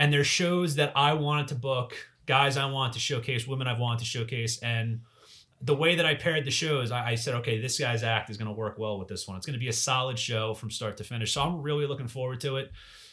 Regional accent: New Jersey, United States; I go, hey man, I'm from New Jersey. I didn't know how to work the machine.

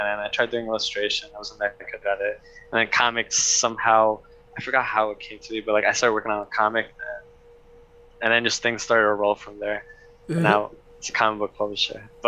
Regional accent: New York City, New York, United States; I grew up in Brooklyn, around Shisha Bay. And it was a lot of Russian and Turkish restaurants.

